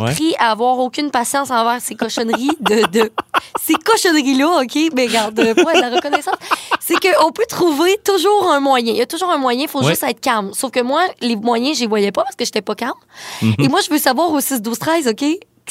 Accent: Amqui, Quebec, Canada; moi, je viens de Sébec, de Amqui, donc de la vallée

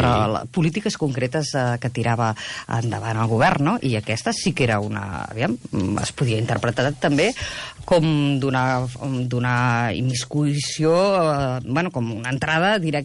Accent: L'Hospitalet de Llobregat, Catalonia, Spain; jo que sóc de l'Hospitalet

